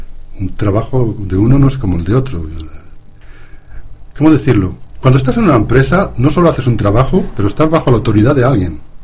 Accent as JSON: {"language": "Spanish", "country": "Spain", "lives_now": "Belgium", "said": "Porque soy español, tengo todavía la nacionalidad española. Encima vivo al límite de Bruselas, en Flandres"}